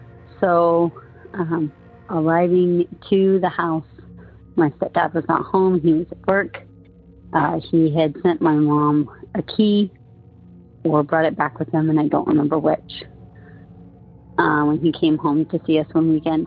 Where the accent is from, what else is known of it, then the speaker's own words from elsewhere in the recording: Arizona, United States; I am from Arizona, but my ghost story does not take place in Arizona.